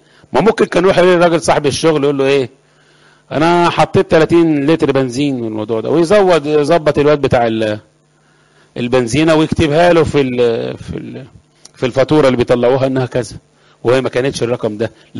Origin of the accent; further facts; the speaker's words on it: Upper Egypt, Egypt; على فكرة انا من الصعيد، جدودي والعمام والغامة